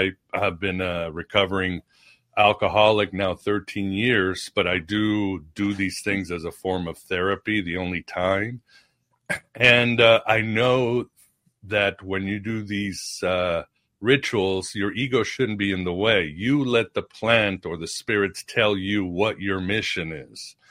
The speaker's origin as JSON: {"language": "English", "region": "Lisbon", "country": "Portugal", "tie": "born or raised there", "said": "I was in Portugal. I'm from Lisbon, Portugal. I was born there"}